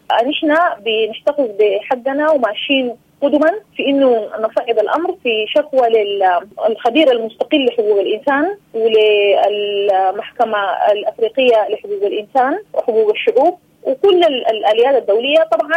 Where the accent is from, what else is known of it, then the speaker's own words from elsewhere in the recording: Sudan; لأننا سودانيين وعندنا الجنسية السودانية